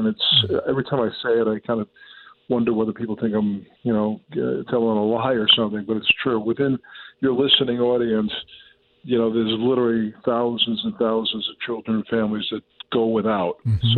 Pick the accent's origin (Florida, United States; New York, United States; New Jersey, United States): New York, United States; New York City; born there; I was born in Brooklyn. I was a New York Giant fan